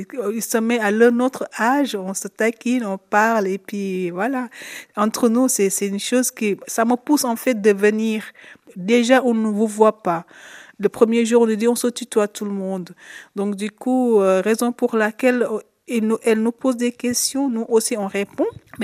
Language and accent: French; Italy; French is a second language; now in Switzerland; je viens d'Italie, je me suis installée ici en Suisse, ça fait maintenant 4 ans.